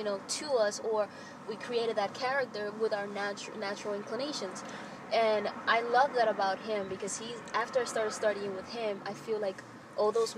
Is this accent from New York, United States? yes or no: yes; New York, United States; now in Los Angeles, United States; New York. I'm a New Yorker. Living in L.A.